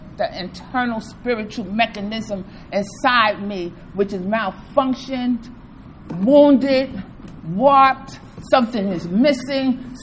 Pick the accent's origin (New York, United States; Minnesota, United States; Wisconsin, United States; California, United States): New York, United States; I'm from Bed-Stuy, do or die.